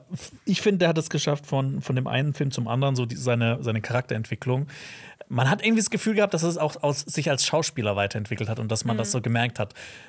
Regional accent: Germany; Weil wir kommen ja auch aus Deutschland.

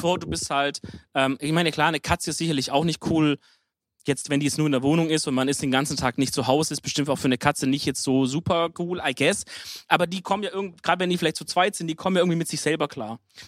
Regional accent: Baden-Württemberg, Germany; Weil als Schwabe ist man auch immer Handwerker.

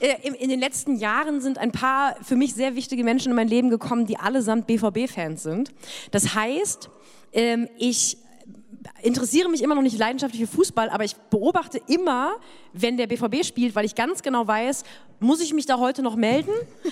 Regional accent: Baden-Württemberg, Germany; also born or lived in Lower Rhine; Und dann bin ich in Baden-Württemberg groß geworden, aber man kriegt ja den Niederrheiner raus aus dem Niederrhein, aber den Niederrhein nicht raus aus dem Niederrheiner. Das heißt, wir wohnen da seit 25 Jahren in Baden-Württemberg, meine Eltern, und wir sind immer noch die Zugezogenen

